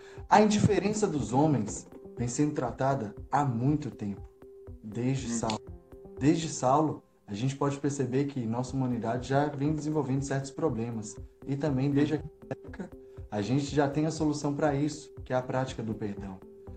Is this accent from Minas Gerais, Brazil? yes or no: yes; Montes Claros, Minas Gerais, Brazil; Sou de Montes Claros, norte de Minas Gerais. … para quem estiver chegando agora. Sou estudante de engenharia, sou trabalhador espírita daqui da minha região